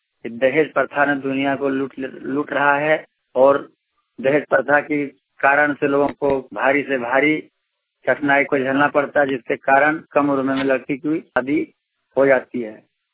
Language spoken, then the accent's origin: Hindi; Jamui, Bihar, India; थाना चंद्र मंडी जिला जमुई बिहार का निवासी हूँ।